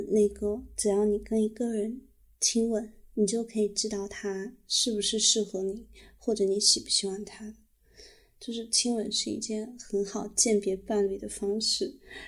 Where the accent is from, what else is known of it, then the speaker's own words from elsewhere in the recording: Xinjiang, China; 嗯，是，我的老家在新疆，是不是很远的地方？